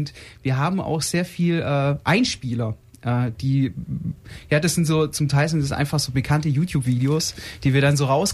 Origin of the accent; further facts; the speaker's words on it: Baden-Württemberg, Germany; Ich komme aus dem Schwarzwald